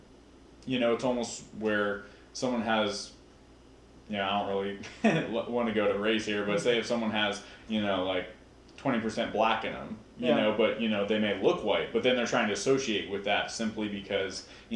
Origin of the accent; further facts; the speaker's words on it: California, United States; also born or lived in Wyoming; I was born in Wyoming, I live in California now, but I've lived here my whole life